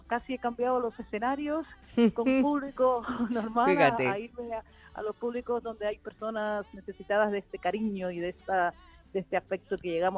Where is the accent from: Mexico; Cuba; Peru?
Cuba; yo soy cubana